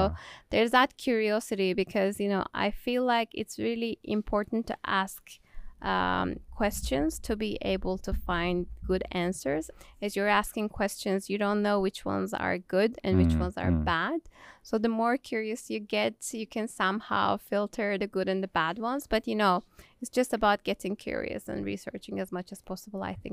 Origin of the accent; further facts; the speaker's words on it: Turkey; also born or lived in Germany / United States; he's from Spain, I'm from Turkey, and we met in Germany, then we lived in the States